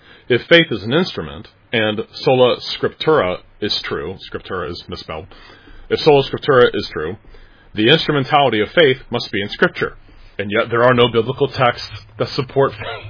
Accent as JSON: {"language": "English", "town": "Cincinnati", "region": "Ohio", "country": "United States", "tie": "born or raised there", "said": "Having been born and raised in Cincinnati, there was a lot of Catholic people there"}